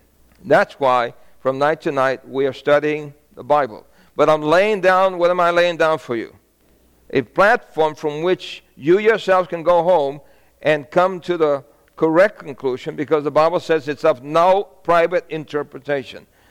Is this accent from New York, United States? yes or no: yes; New York City, New York, United States; I grew up in New York City and in neighborhoods with the Hasidic Jews.